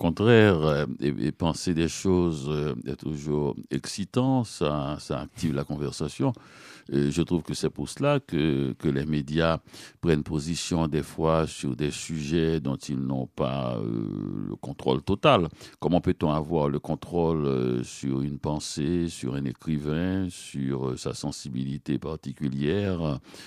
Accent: Petit-Goâve, Ouest, Haiti; also born or lived in Port-au-Prince; Je suis né en 1953 et à des lieux, même aussi à Port-au-Prince, en Haïti. J'ai passé mon enfance à Petit-Goy avec ma grand-mère

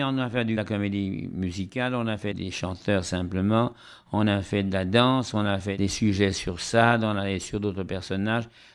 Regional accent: Venice, Veneto, Italy; moi, je suis italien et vénitien, oui, vous savez

